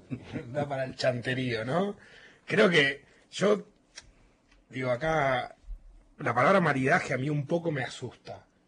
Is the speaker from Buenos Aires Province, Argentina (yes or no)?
yes; Isidro Casanova, Buenos Aires Province, Argentina; moved away as an adult; now in Mendoza, Argentina; Yo llegué a Mendoza en el 2002 de Buenos Aires. Soy de Buenos Aires, soy de La Matanza, de Isidro Casanova.